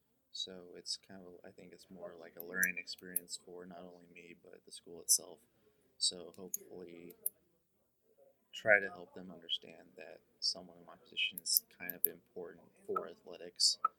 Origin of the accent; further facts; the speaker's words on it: Lenexa, Kansas, United States; also born or lived in Arkansas; Well, I'm originally from Lenexa, so it's basically back home.